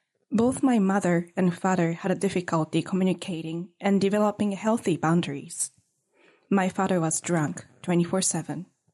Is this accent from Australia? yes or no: no; Japan; English is a second language; moved away; how I grew up in Japan.